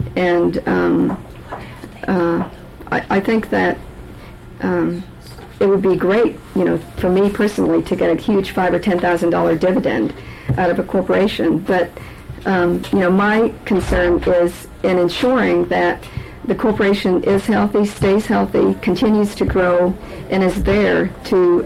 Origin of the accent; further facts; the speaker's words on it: Unalakleet, Alaska, United States; I was born and raised in Yenlaklit. I was one of nine children growing up.